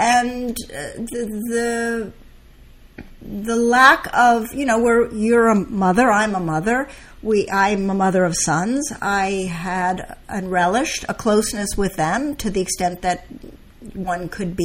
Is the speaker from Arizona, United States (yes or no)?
no; Orinda, California, United States; I grew up in Orinda.